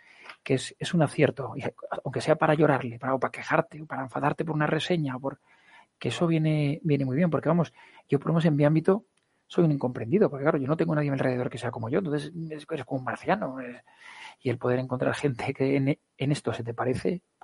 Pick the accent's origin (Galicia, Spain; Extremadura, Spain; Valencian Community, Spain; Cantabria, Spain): Valencian Community, Spain; Castellón; Yo soy de Castellón, pues la hago en Castellón, me busco una imprenta o algo así, también el dinero que se quede aquí.